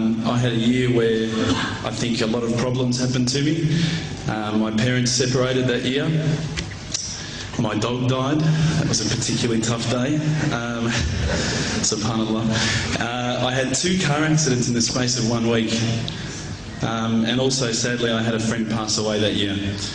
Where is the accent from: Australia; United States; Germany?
Australia; Naturally, as an Aussie